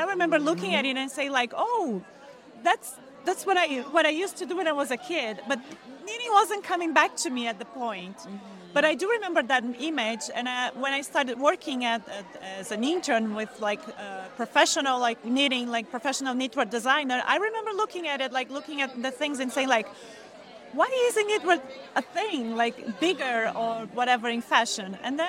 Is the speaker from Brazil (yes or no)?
yes; Brazil; I'm from Brazil